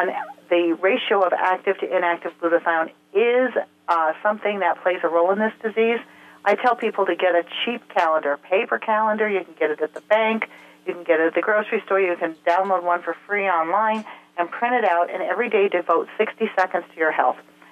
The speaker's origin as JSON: {"language": "English", "country": "France", "accent": "French", "second_language": "English", "said": "Forgive my French accent. It's average at best."}